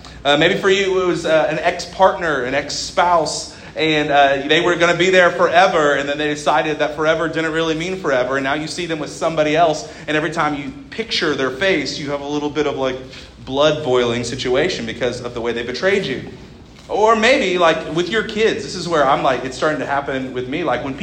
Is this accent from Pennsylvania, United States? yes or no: no; Kokomo, Indiana, United States; I'm a local pastor here in Kokomo. I'm born and raised in Kokomo.